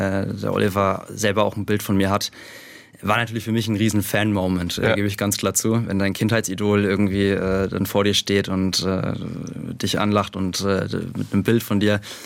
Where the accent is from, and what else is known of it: Schweinfurt, Bavaria, Germany; born or raised there